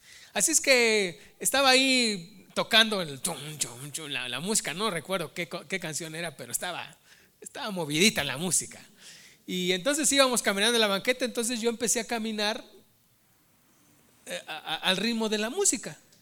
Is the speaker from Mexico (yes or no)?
yes; Mexico; moved away; Para mí como mexicano, por lo menos en nuestra cultura y en nuestros valores cristianos allá